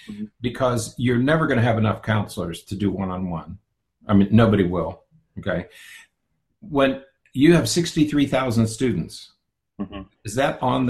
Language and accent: English; Ohio, United States; The poor, my family is from Ohio, and they, so I grew up in the Rust Belt.